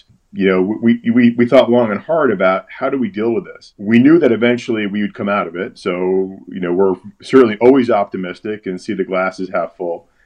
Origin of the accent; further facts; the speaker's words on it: Connecticut, United States; I grew up in Connecticut, technically on the wrong side of the line.